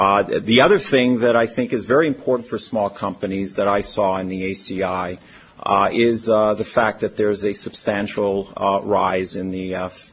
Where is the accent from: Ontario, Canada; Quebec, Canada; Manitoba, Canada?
Quebec, Canada; Montreal; now in United States; I'm originally from Montreal, and I came to the great universities, Berkeley, as well as Rensselaer, in the United States